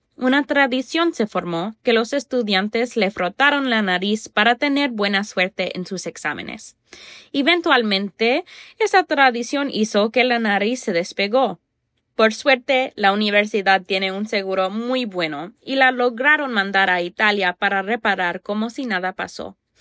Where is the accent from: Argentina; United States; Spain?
United States; Fort Wayne, Indiana; Soy de Fort Wayne, Indiana, y estoy súper emocionada de poder compartir la siguiente parte del tour contigo.